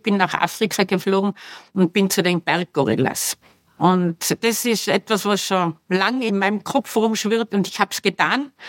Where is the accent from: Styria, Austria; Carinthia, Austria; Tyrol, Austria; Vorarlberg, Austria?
Tyrol, Austria; Also wir sind im Bauernhaus ja aufgewachsen mit der Käserei und dann haben ganz klassischerweise, wie es in Tirol ja vielfach ist, da gab es dann eine Frühstückspension